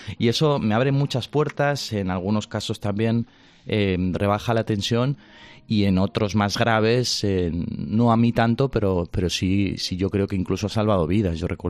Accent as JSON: {"language": "Spanish", "town": "Barcelona", "region": "Catalonia", "country": "Spain", "said": "oye, mira, yo soy de Barcelona"}